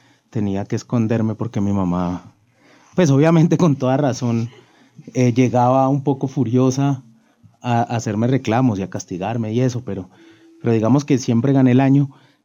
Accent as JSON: {"language": "Spanish", "town": "Cali", "region": "Valle del Cauca", "country": "Colombia", "tie": "born or raised there", "said": "yo nací en Cali en 1981, en octubre 26"}